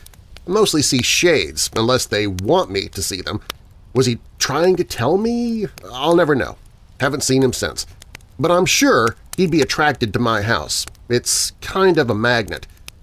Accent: Olathe, Kansas, United States; I'm a Kansas boy myself. Olathe, Kansas, by the way. That's my hometown. I don't live there anymore, but that's where I'm from.

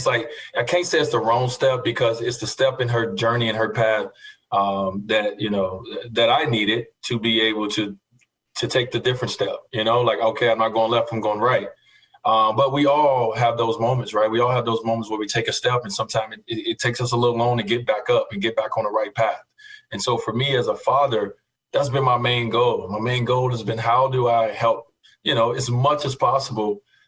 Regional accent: Chicago, Illinois, United States; to be able to grow up in Chicago and be able to tune in to WGN News and to be able to watch my favorite player night in and night out

